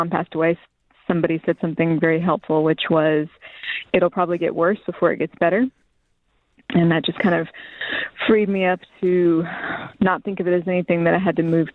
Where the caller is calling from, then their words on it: Vashon, Washington, United States; I'm calling from Seattle. Actually, Vashon.